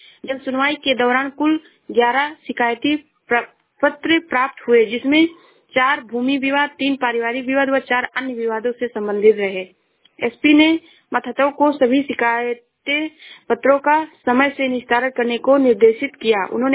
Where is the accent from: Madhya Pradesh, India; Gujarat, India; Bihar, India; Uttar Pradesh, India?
Uttar Pradesh, India; Shravasti; मैं जिला श्रावस्ती से हूँ।